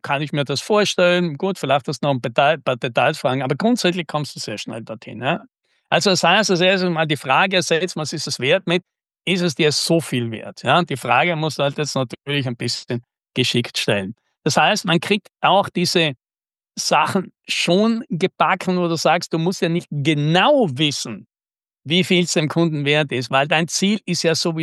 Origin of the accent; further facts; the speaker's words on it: Tyrol, Austria; ich komme ja jetzt auch aus den Tiroler Bergen